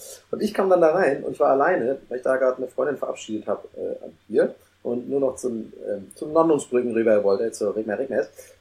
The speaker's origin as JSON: {"language": "German", "region": "Hamburg", "country": "Germany", "said": "Ich bin Hamburger, ich wohne hier"}